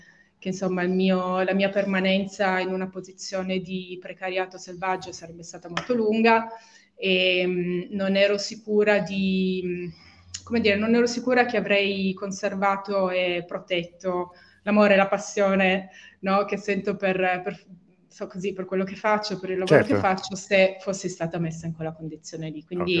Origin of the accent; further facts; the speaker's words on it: Chivasso, Piedmont, Italy; now in Dublin, Ireland; sono nella provincia di Torino, nella mia città natale dove sono cresciuta, si chiama Chivasso, e sono qui da fine marzo perché appunto venni in Italia, poi non potei più tornare a Dublino dove vivo, lavoro, insegno